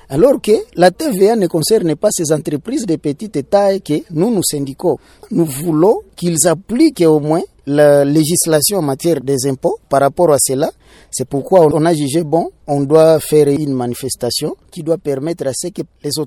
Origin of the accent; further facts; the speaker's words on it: North Kivu, DR Congo; comment la surtaxation étouffe les entreprises ici chez nous au Nord Kivu